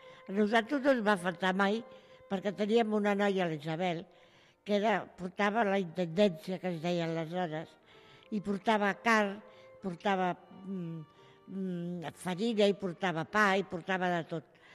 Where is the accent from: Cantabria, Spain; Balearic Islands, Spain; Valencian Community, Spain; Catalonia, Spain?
Catalonia, Spain; Barcelona; born there; Vaig néixer a Barcelona el dia 6 de desembre de 1935. Ara, mira, el dia 6, el divendres faré 84.